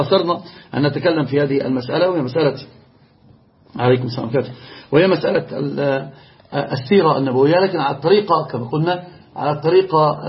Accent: Morocco; أنا مغربي ابن يوسف بن تشافين

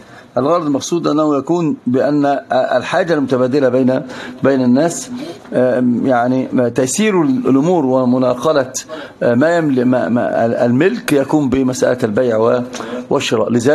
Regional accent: Egypt; انا عندنا في مصر اقول لك واجبه ببلاش

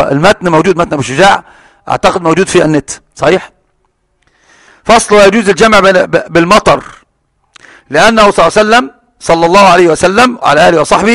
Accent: Egypt; وتعلم أنت عندنا في مصر المغرب غريب، قم فصلي.

